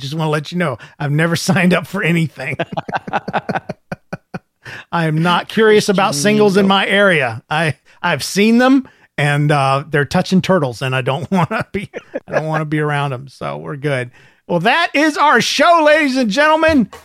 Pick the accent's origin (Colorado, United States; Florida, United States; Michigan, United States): Michigan, United States; Since I'm from Michigan, we decided to meet halfway in Ohio and spend the day together.